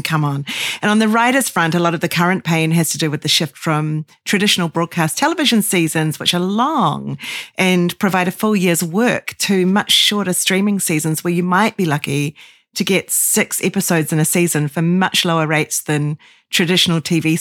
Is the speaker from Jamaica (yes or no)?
no; New Zealand; accent: New Zealand; me with my New Zealand accent, that this is very American centric.